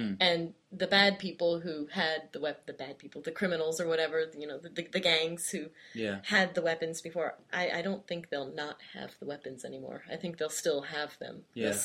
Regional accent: United States; And as an American, it's part of our, national right to have guns.

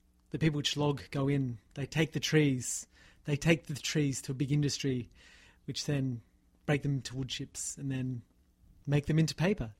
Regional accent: Tasmania, Australia; I worked in my hometown in Tasmania.

